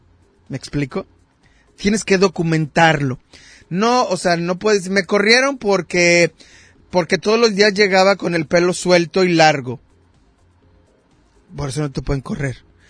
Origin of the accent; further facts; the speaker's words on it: Mexico; Es una parte importante de nuestra historia como mexicanos